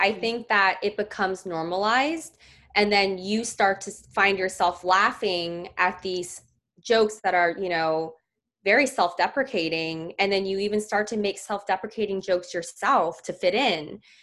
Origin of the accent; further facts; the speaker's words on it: United States; first language English; my English is good because I've lived here my whole life and I'm American and English is my first language